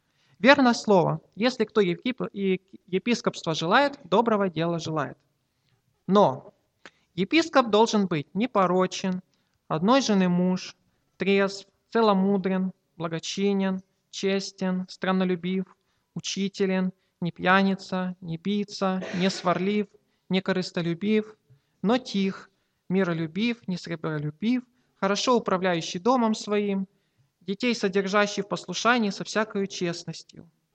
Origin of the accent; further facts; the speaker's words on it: Bila Tserkva, Kyiv Oblast, Ukraine; мой пастор в Белой Церкви, да, откуда я родом